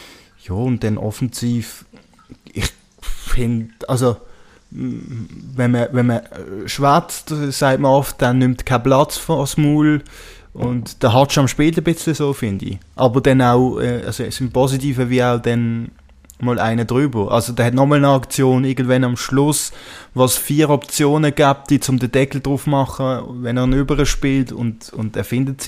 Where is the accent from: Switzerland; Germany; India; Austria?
Switzerland; als Schweizer Fußballfan